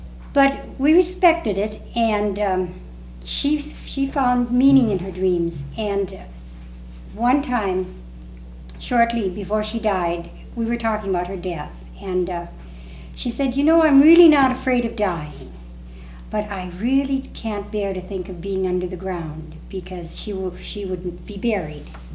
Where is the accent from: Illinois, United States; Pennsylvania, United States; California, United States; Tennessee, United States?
California, United States; Oakland; I'm from Oakland, California